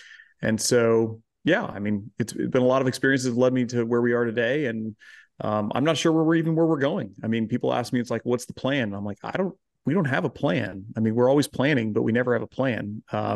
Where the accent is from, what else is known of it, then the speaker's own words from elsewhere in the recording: Joplin, Missouri, United States; growing up in Joplin